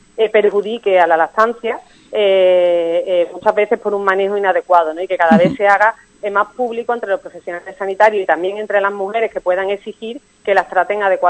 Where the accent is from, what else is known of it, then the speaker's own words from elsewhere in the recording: Seville, Andalusia, Spain; Soy ya, sevillana, sí.